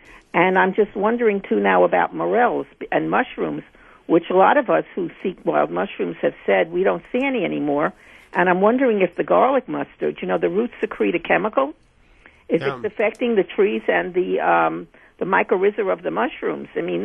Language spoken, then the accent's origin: English; New York, United States; But what interests me as a New Yorker is the changes I've seen in some of the plants.